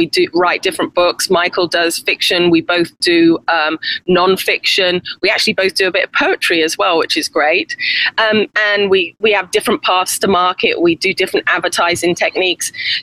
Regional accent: England, United Kingdom; now in United States; I'm actually from England originally, but I've lived in the States for 27 years. And we bought a house in Turkey about 8 years ago.

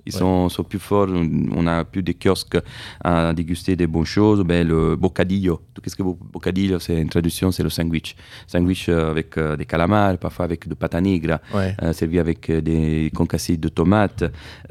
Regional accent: Italy; vu que je suis italien

